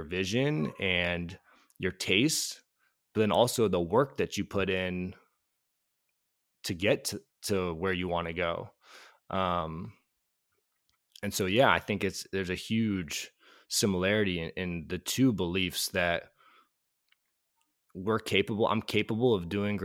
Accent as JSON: {"language": "English", "town": "Oakland", "region": "California", "country": "United States", "tie": "born or raised there", "said": "growing up in Oakland, there was not a professional football team locally."}